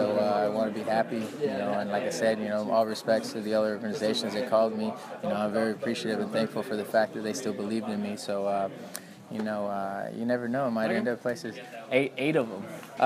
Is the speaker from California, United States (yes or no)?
yes; Brawley, California, United States; I'm a boy from Brawley.